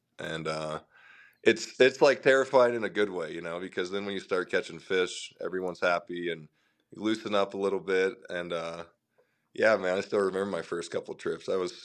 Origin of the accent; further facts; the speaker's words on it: Missouri, United States; I grew up in Missouri. So my background is fishing catfish and bass and panfish. And I did that all summer, every summer as a kid.